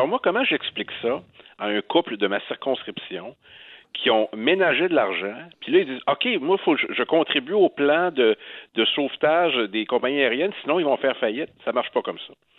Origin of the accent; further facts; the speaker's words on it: Quebec, Canada; Ben, je suis un Gaspésien, alors.